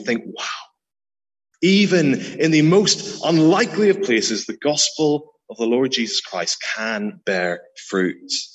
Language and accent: English; St Andrews, Scotland, United Kingdom; Usually if I tell people I'm from St. Andrews, the first question they ask me is, do you play golf?